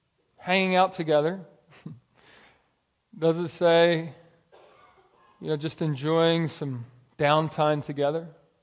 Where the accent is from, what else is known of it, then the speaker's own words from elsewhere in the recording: Northeast, United States; And growing up in the Northeast, that's not always the case.